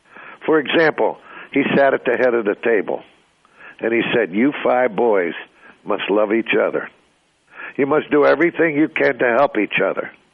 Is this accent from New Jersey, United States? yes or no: no; Norristown, Pennsylvania, United States; born there; I was born in Norristown, Pennsylvania.